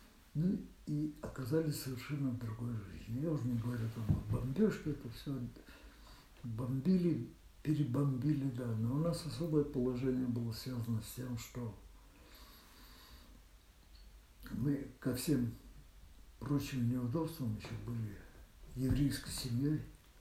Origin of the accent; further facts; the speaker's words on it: Saint Petersburg, Russia; То есть дома Мы все были коренные ленинградцы все, короче говоря.